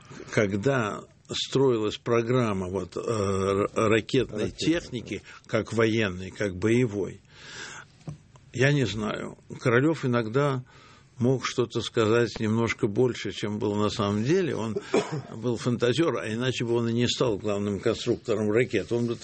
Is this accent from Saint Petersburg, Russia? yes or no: yes; Saint Petersburg, Russia; Ну, мой родной город, на самом деле, Ленинград.